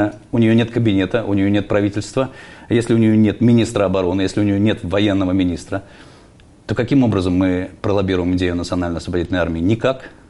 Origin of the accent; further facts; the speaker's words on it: Belarus; И мы, белорусы, как всегда, проспали.